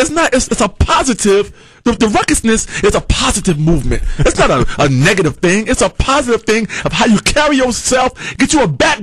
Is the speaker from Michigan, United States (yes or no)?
no; North Carolina, United States; also born or lived in New York City / Los Angeles; I'm from North Carolina by way of NYC, by way of LA.